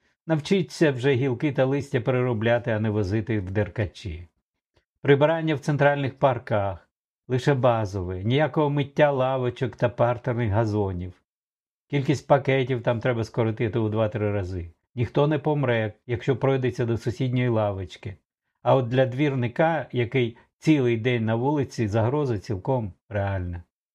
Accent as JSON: {"language": "Ukrainian", "town": "Kharkiv", "region": "Kharkiv Oblast", "country": "Ukraine", "said": "Як харків'янин, я потерплю трохи."}